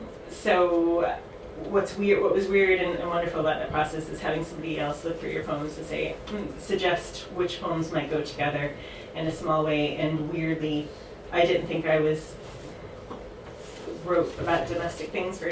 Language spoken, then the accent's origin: English; St. Louis, Missouri, United States; I'm a Yankee, and I come from I come from St. Louis, Missouri, where the symbol of our city is the arch